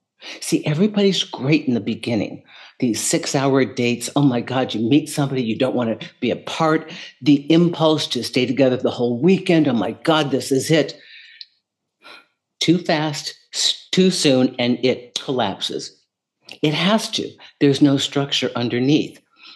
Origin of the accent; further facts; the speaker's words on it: New York City, New York, United States; Now, I'm from New York City, and there's a lot of investment going on there.